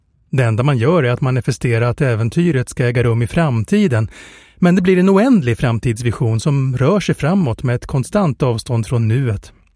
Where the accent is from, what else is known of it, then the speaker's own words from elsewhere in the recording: Stockholm, Stockholm County, Sweden; men såg mig å andra sidan inte alls som en friluftsmänniska, mer som en stockholmare som jobbar med media